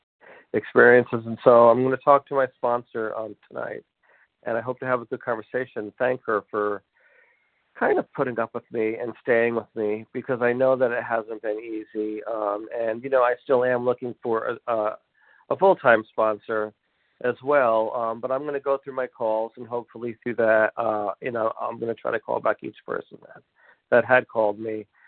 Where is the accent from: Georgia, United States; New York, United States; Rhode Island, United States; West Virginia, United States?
Rhode Island, United States; Providence; I'm a compulsive overeater and a sugar addict, and I'm from Providence, Rhode Island.